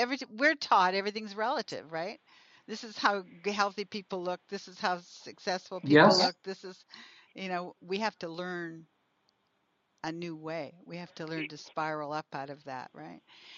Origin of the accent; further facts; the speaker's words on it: Canada; Well, I believe I'm not American, I'm Canadian, but I believe that America has the potential to be the light leader